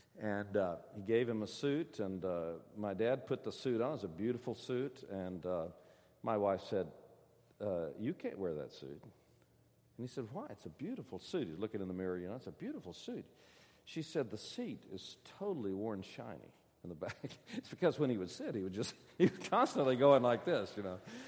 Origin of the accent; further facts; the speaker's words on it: Fordyce, Arkansas, United States; born there; But when I was just a kid, I was born in Fordyce, Arkansas, which is the end of the Cotton Belt down south and Cotton Belt Railroad down south, a little county seat town.